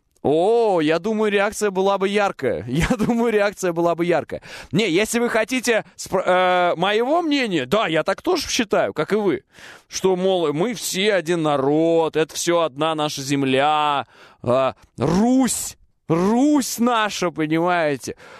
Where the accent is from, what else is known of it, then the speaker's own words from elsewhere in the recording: Russia; я россиянин, русский человек.